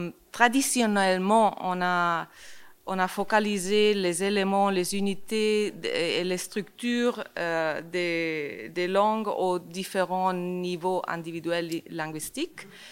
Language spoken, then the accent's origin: French; Spain; French is a second language; now in Germany; Moi, je suis un peu exotique parce que je viens de l'Espagne. Je travaille en Allemagne